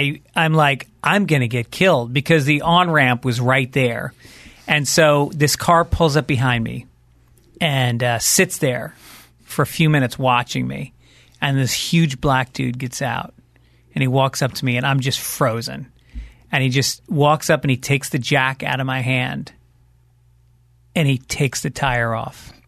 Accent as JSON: {"language": "English", "region": "New York metropolitan area", "country": "United States", "tie": "born or raised there", "said": "I grew up just outside New York City."}